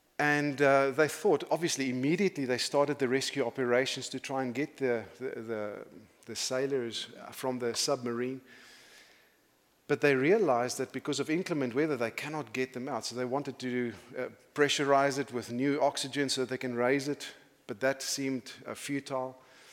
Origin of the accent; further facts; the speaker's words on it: South Africa; born there; I'm born South African, as most of you guys know, but my mother was from the UK. She was a Royal British citizen.